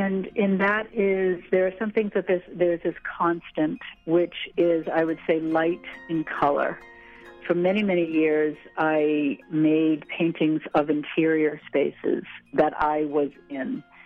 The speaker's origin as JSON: {"language": "English", "region": "Massachusetts", "country": "United States", "said": "I come from Massachusetts."}